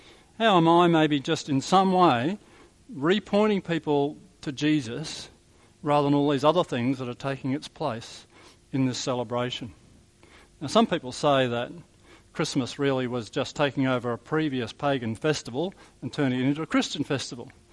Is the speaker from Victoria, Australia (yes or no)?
yes; Melbourne, Victoria, Australia; When I was a child growing up in Melbourne